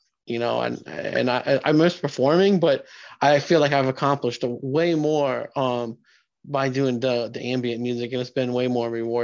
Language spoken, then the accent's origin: English; Pekin, Illinois, United States; he lived in my hometown of Pekin